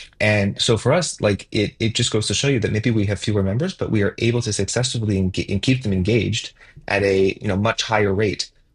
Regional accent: Canada; So in North America, I mean, I'm Canadian, so similar culture to the US

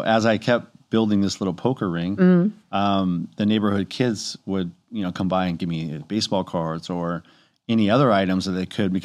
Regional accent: Cypress, California, United States; born there; Ironically, I was born in Cypress, California.

